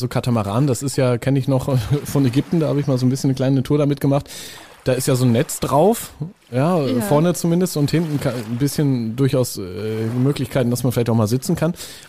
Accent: Northern Germany, Germany; Ich komme ja auch aus dem Norden, wie man vielleicht hört.

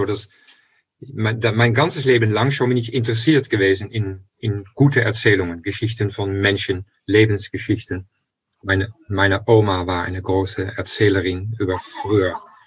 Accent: The Hague, South Holland, Netherlands; Ich bin in Den Haag, im Haag am Meer aufgewachsen und ich bin vor kurzem mal zurückgegangen zu dem Viertel, zu dem Haus, wo ich aufgewachsen bin

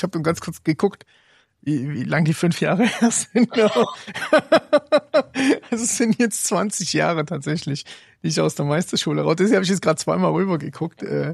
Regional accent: Zwickau, Saxony, Germany; born there; moved away as an adult; So mit 26 habe ich meine Koffer gepackt, bin aus Zwickau weg. Ich war in der Nähe von Zwickau, bin ich geboren

